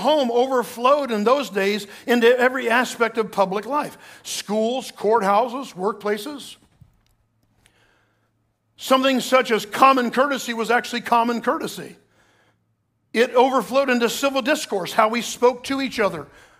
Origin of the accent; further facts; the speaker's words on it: New Jersey, United States; born there; moved away; I was born in New Jersey, one of the most disrespected states and highest tax states in the nation. And my family got we were delivered from New Jersey. I still have family up there.